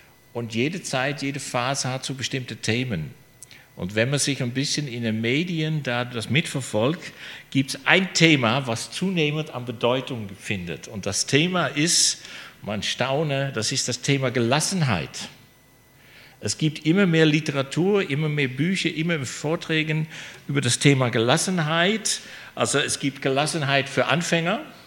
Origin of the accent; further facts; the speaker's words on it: Netherlands; Ich bin Holländer